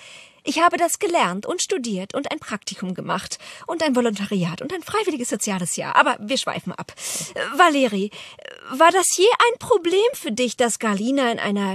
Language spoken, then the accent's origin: German; Berlin, Germany; Ja, ich bin Berlinerin.